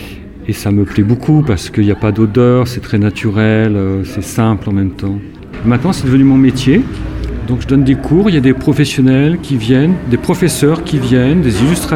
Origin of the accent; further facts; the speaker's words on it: Paris, Île-de-France, France; parce que moi, je suis juste à côté, je suis de Ménilmontant.